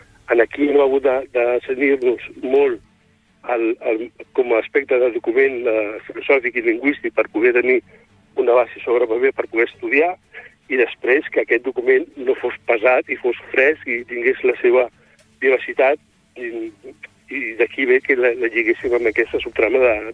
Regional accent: Barcelona, Catalonia, Spain; born there; now in Palafrugell, Spain; Jo soc nascut a Barcelona i porto molt de temps visquent a Palafrugell

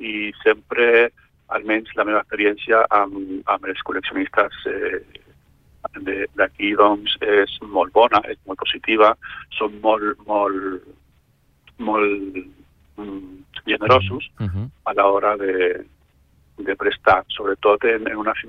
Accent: Canary Islands, Spain; now in Barcelona, Spain; jo soc de Gran Canària, però estic aquí a Barcelona des de fa molts anys

